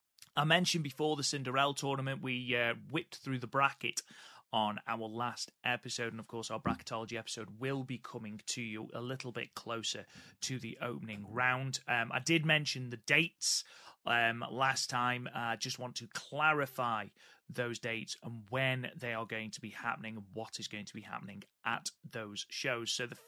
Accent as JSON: {"language": "English", "country": "United Kingdom", "said": "I am British, therefore far more inherently skeptical than you."}